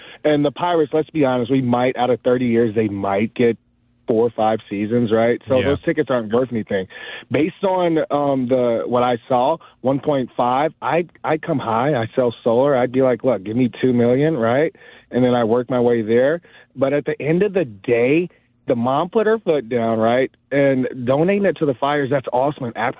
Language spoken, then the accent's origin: English; Chicago, Illinois, United States; You know, I'm from Chicago, so that's like me telling my wife, hey, do you want a suite with Reinsdorf?